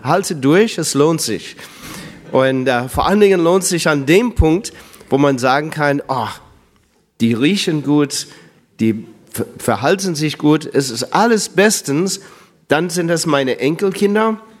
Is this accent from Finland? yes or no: no; United States; German is a second language; moved away as an adult; now in Germany; ich komme nicht hier aus Bonn oder sonst aus der Nähe, sondern ich komme ursprünglich aus USA. Ich bin 1977 als Kurzzeitmissionar nach Deutschland gekommen.